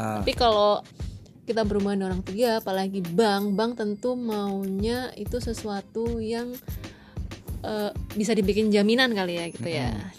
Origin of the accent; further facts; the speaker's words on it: Surabaya, East Java, Indonesia; Kebetulan kan aku asli Surabaya dan domisiliku sebelumnya itu di Surabaya, jadi semua dokumen itu sebenarnya masih di Surabaya